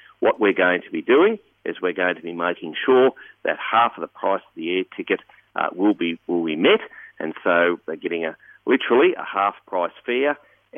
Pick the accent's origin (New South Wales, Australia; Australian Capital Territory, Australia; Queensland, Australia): New South Wales, Australia; Wagga Wagga; And I know, I come from Wagga Wagga.